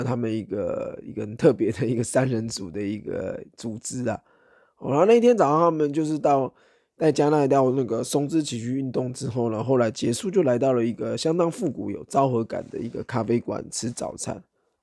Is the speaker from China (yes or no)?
no; Taiwan; 然后我是从台湾来的